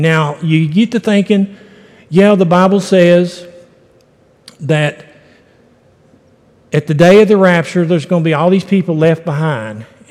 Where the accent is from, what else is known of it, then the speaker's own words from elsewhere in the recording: West Virginia, United States; Anyway, I'm just from West Virginia. I'm like John Herdman. I mean, we're just old country boys, and we say stuff.